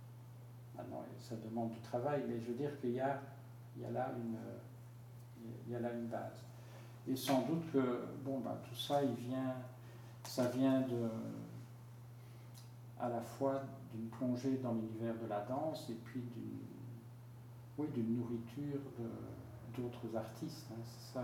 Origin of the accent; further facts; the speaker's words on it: Liège, Wallonia, Belgium; now in Brussels, Belgium; Donc je venais de Liège à Bruxelles suivre des cours.